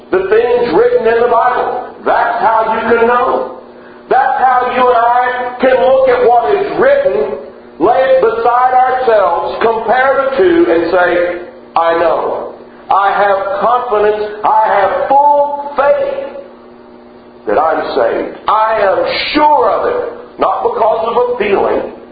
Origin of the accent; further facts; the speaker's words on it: Oklahoma, United States; now in Moore, United States; I'm from Oklahoma. My wife and I live in Moore, Oklahoma, which is a suburb of Oklahoma City.